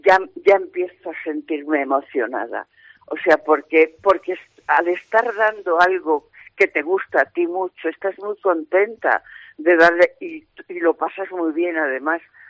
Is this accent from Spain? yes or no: yes; Valencian Community, Spain; porque sabéis que yo soy valenciana y después de Valencia es la tierra que más amo